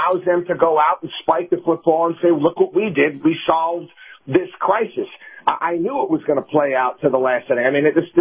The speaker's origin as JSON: {"language": "English", "town": "Albany", "region": "New York", "country": "United States", "tie": "born or raised there", "said": "I grew up in Albany, New York. They had a great train station, beautiful train station downtown Albany."}